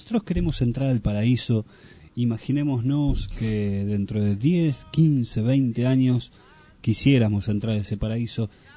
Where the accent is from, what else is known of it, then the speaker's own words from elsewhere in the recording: Río Negro, Argentina; de Río Negro. Quiero saber si puedo entrar al paraíso. Soy de Río Negro.